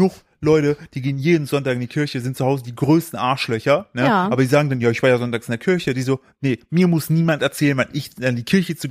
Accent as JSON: {"language": "German", "region": "East Germany", "country": "Germany", "tie": "born or raised there", "said": "Bei uns im Osten war das ja nicht, in der Schule hast du ja nur evangelisches Religion gehabt."}